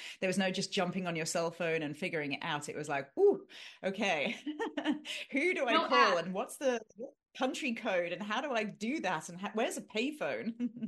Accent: Durban, KwaZulu-Natal, South Africa; And I originally came from South Africa. I'm from a place called Durban on the East Coast.

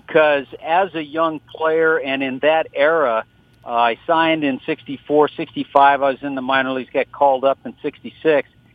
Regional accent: Los Angeles, California, United States; I grew up in Los Angeles. I grew up about 15 minutes from Dodger Stadium, so this was a team that in junior high and high school I followed them when the Dodgers came to California.

